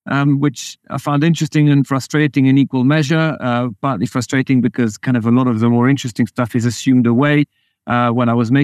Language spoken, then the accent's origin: English; Belgium; now in England, United Kingdom; My mom's French. I grew up in Belgium, and I've lived in England for 4 or 5 years now.